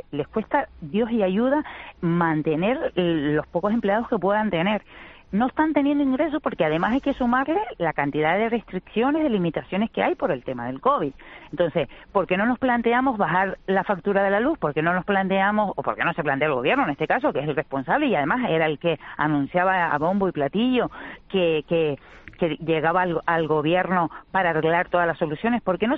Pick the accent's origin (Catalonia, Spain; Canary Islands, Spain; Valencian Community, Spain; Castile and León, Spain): Canary Islands, Spain; Guía de Isora; No, yo soy de Yesora